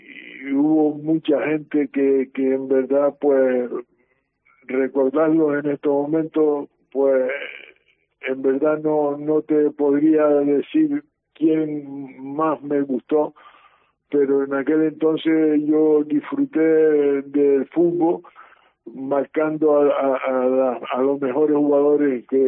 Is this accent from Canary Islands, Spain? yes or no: yes; Canary Islands, Spain; Por supuesto que somos canarios todos.